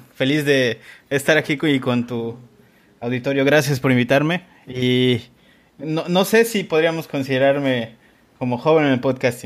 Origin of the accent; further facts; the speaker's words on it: Yucatán, Mexico; Sí, de Yucatán, cerca, para que... Todos los que escuchen el podcast cerca de Cancún y Chichen Itza.